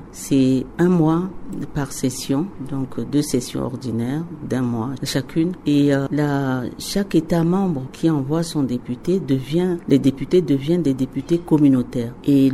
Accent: Central African Republic; Nous sommes 5 Centrafricains membres de ce Parlement. Et je suis en plus présidente de la délégation de la République centrafricaine et vice-présidente du Parlement de la CEMAC.

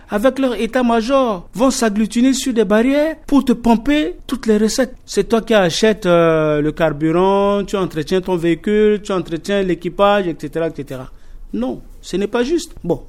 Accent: Central African Republic; Je suis un citoyen centrafricain, je suis inspecteur d'État.

